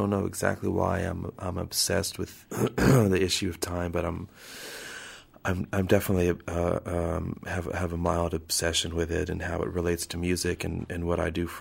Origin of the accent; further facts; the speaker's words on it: Ventura, California, United States; now in Portland, United States; I grew up in Ventura, California. Just about, you know, maybe an hour north of L.A.